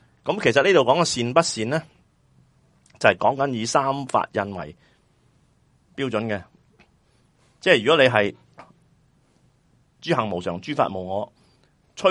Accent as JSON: {"language": "Cantonese", "country": "Hong Kong", "said": "咁但系我哋香港人啊嘛，你冇办法噶。"}